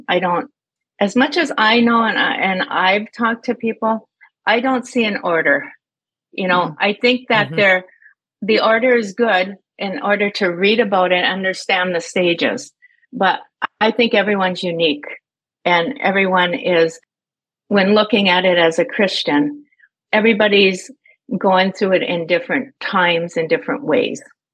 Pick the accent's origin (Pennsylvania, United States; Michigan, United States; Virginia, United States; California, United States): Michigan, United States; Iron Mountain; Well, growing up in Iron Mountain, which is a southern part of the Upper Peninsula, we thought Houghton was like not livable with all the snow.